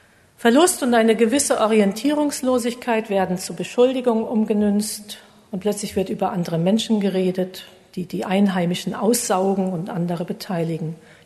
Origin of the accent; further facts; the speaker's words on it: Rhineland-Palatinate, Germany; Idar-Oberstein ist recht klein, ich komme aus der Gegend, deshalb weiß ich